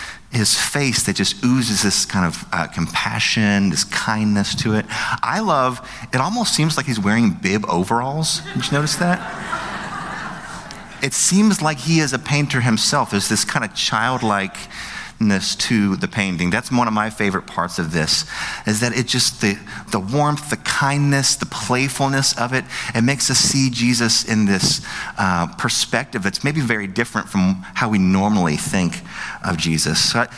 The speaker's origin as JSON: {"language": "English", "region": "West Virginia", "country": "United States", "said": "Like I said, I'm from West Virginia. I don't know French."}